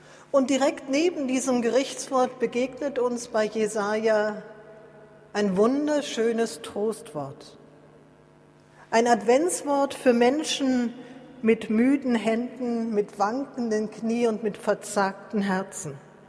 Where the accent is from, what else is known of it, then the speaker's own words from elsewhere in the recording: Rhineland, Germany; Ich habe in den fast 60 Jahren meines Lebens als Rheinländerin noch nie einen solch leeren Rhein gesehen.